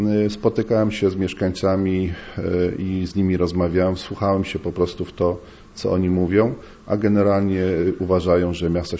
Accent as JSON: {"language": "Polish", "town": "Tczew", "region": "Pomeranian Voivodeship", "country": "Poland", "tie": "born or raised there", "said": "ja jestem tczewianinem z dziada pradziada. Myślę, że tutaj już zostanę do śmierci"}